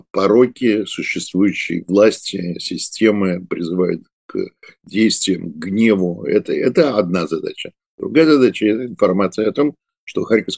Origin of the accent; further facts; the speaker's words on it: Odesa, Odesa Oblast, Ukraine; я после вырос в Одессе